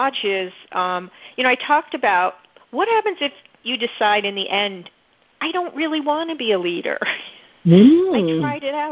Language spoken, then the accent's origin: English; Northeast, United States; now in Houston, United States; and then also being in Houston, and I'm from the Northeast